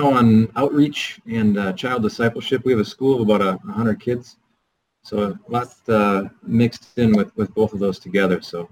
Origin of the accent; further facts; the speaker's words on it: Minnesota, United States; now in Citrus Heights, United States; I'm from Minnesota, so I know how it goes out there.